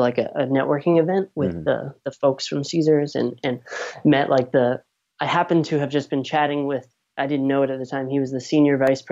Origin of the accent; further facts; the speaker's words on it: Las Vegas, Nevada, United States; Yeah, I grew up in Las Vegas.